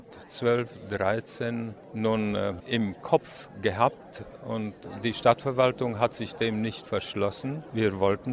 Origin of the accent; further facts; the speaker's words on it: Nuremberg, Bavaria, Germany; also born or lived in Hungary; ich komme aus Nürnberg. Geboren bin ich 1944 während der Evakuierung der Nordsiebenbürger Sachsen in einem Viehwaggon in Ungarn.